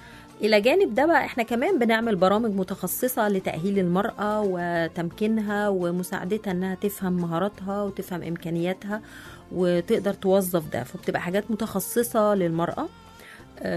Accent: Egypt; فيمكن عايزة كمان أحط دايما صورتنا كمصريين في الخارج في الإطار الصحيح

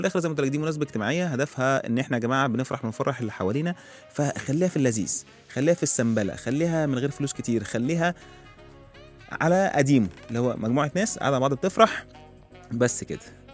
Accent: Egypt; ب 10000 جنيه في مركز شباب، احنا مصريين هو كده يعني

